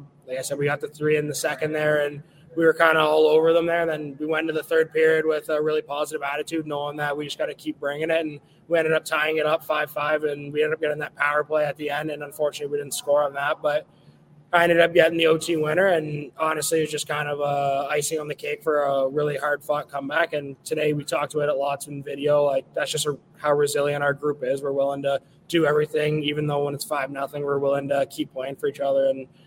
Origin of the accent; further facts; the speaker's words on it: Belleville, Ontario, Canada; Growing up in Belleville, watching the Bulls play the Petes every single year